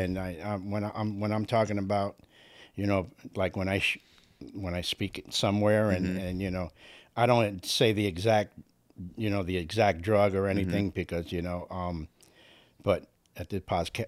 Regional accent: Miami, Florida, United States; also born or lived in Cuba; I'm from Miami. Mm-hmm. You know, I was actually born in Cuba. I got here when I was 18 months old.

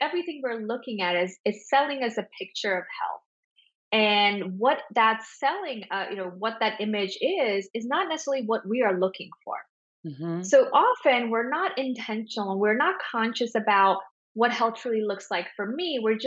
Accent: India; growing up in India

